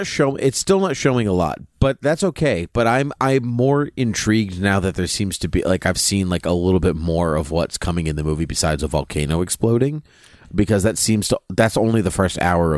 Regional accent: Boston, Massachusetts, United States; because we're from Boston, or at least I'm from Boston.

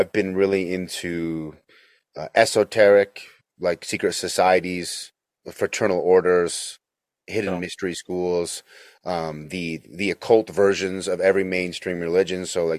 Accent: Utah, United States; speaking of growing up in Utah

